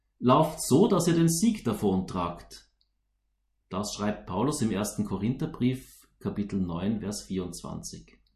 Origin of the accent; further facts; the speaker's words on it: Eastern Austria, Austria; Luzern und die Zentralschweiz habe ich von meiner Heimat im Osten Österreich ausgehend das erste Mal per Velo erkundet.